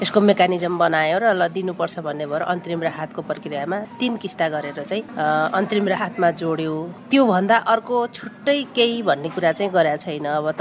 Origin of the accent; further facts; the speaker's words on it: Dang, Lumbini Province, Nepal; मेरो घर चाहिँ दाङ हो।